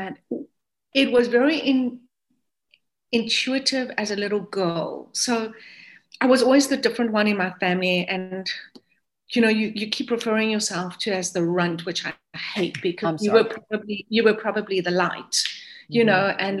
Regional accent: South Africa; now in United States; I am South African

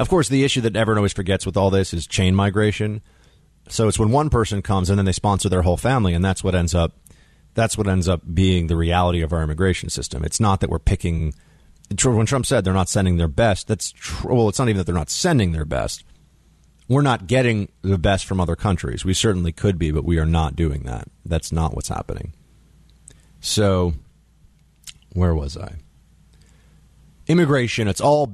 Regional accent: United States; Personally, in the sense that as an American, I see this and I kind of weep.

